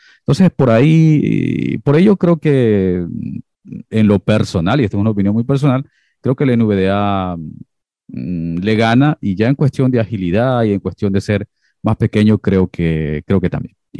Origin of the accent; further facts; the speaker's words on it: Esmeraldas, Ecuador; Yo soy costeño, soy esmeraldeño